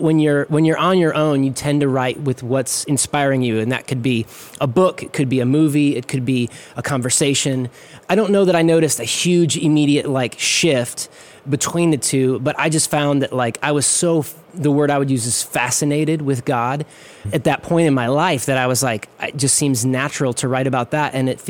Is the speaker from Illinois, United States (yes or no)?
yes; Galesburg, Illinois, United States; Yeah, originally from Galesburg, Illinois.